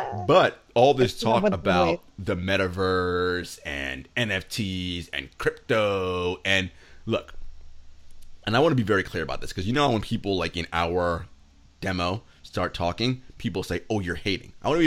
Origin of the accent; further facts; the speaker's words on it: New York City, New York, United States; Like, I'm a New Yorker, born and raised, whatever. Lived in other parts. But, like, you know, this is home.